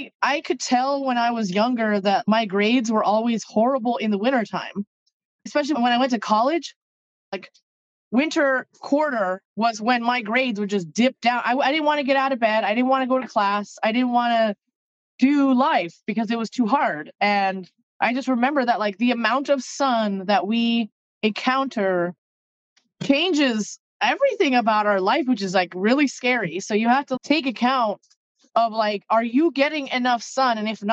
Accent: Hawaii, United States; also born or lived in Phoenix; now in Seattle, United States; I'm also from Hawaii, and I lived in Phoenix for a while

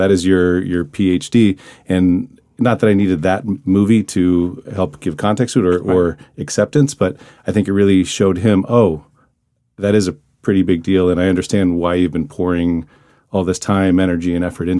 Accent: Columbus, Ohio, United States; And, I grew up in Columbus, Ohio, so there weren't sommeliers there.

